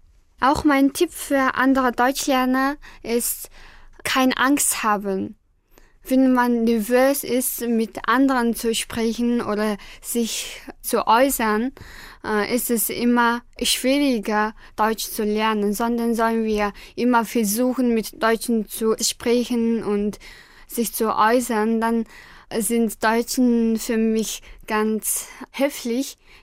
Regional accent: Ulaanbaatar, Mongolia; German is a second language; now in Germany; Und in Ulaanbaatar, in meiner Heimat, ist es heiß, aber es ist immer windig.

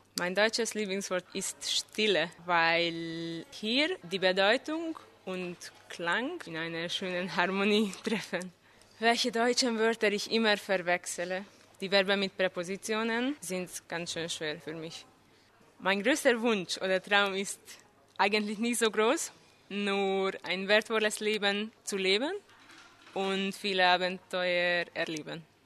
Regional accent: Waschgut, Hungary; German is a second language; Ich komme aus Ungarn, aus einem kleinen Dorf, aus Waschgut. Ich wurde im 1987 geboren

